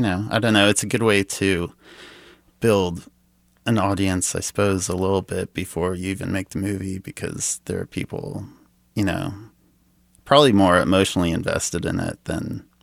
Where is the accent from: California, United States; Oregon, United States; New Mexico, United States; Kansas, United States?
Kansas, United States; Lenexa; the characters are like people that I grew up with in Lenexa.